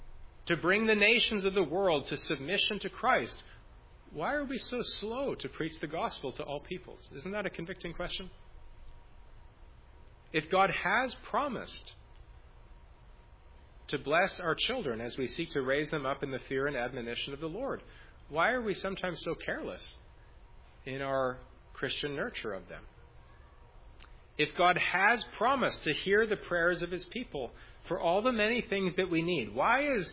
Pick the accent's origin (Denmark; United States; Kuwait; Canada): Canada